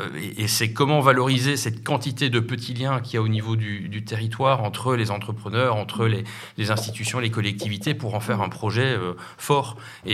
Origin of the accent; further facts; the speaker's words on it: Belgium; On l'a pas dit, mais je suis belge, hein, comme Monsieur Gunther Pauli.